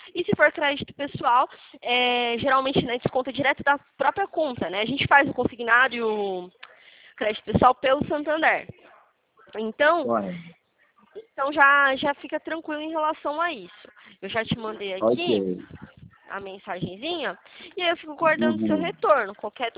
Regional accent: Atibaia, São Paulo, Brazil; Eu sou de São Paulo, na verdade do interior de São Paulo, Atibaia.

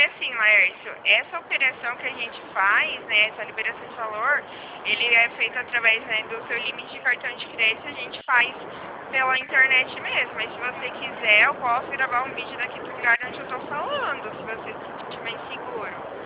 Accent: São Paulo, Brazil; Eu sou de São Paulo também, só que eu sou do interior.

